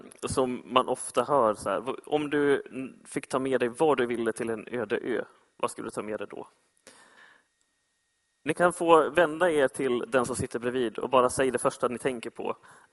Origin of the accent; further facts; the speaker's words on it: Vännäs, Västerbotten County, Sweden; now in Gothenburg, Sweden; Jag är ursprungligen norrlänning, född i Vännäs heter det, utanför Umeå.